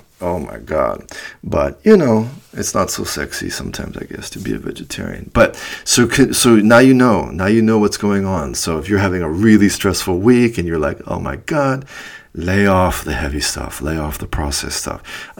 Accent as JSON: {"language": "English", "country": "United States", "said": "I'm American, man. We had, like, meat and meat."}